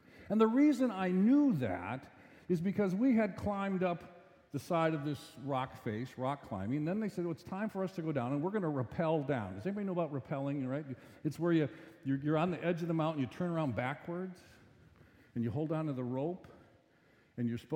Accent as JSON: {"language": "English", "town": "Milwaukee", "region": "Wisconsin", "country": "United States", "tie": "born or raised there", "said": "Now, you know, I grew up in the Milwaukee area. There are no mountains around here."}